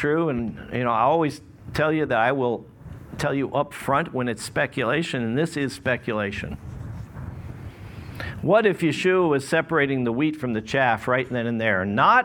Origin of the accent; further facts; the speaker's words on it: New Jersey, United States; born there; There was one just up in New Jersey. I'm like, I was born in New Jersey. Not that much good comes out of New Jersey